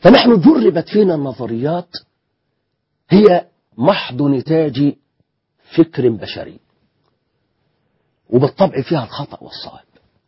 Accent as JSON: {"language": "Arabic", "country": "Egypt", "said": "كما نسميه عندنا في الريف."}